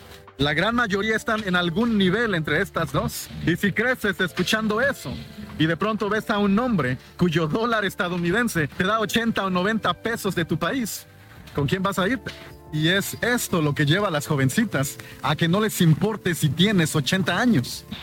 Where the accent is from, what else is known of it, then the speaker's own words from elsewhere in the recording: Chiapas, Mexico; yo solo les puedo hablar sobre el área en la que yo crecí, en Chiapas.